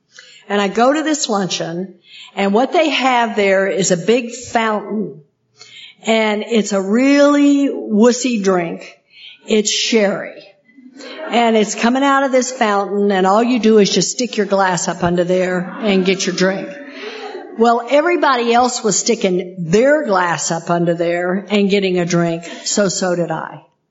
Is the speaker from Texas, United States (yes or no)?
yes; Texas, United States; I am a hick from Texas. I don't even know where the silverware goes.